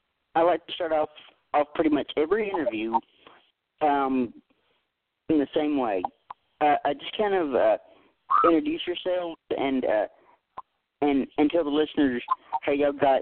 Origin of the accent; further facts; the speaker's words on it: Tennessee, United States; accent: southern; Well, I'm from Tennessee myself, so I got that southern accent too, being from Tennessee.